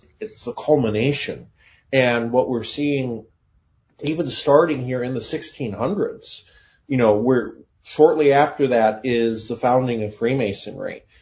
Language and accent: English; Chicago, Illinois, United States; I'm from Chicago, Illinois, and when I was born, there were over 450 parishes in the Archdiocese of Chicago, which is Cook and Lake County, Illinois.